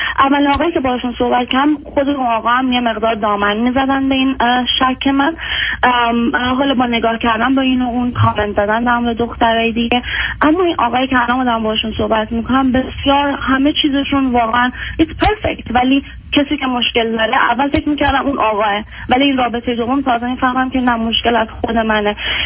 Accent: Iran; moved away as an adult; دیگه 18 سالگی از ایران که اومدم بیرون

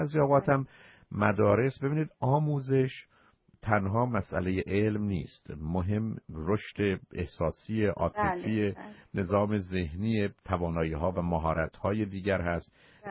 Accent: Iran; تو کجایی هستی، به من ایرانی بودم و دوست نداشتم بگم

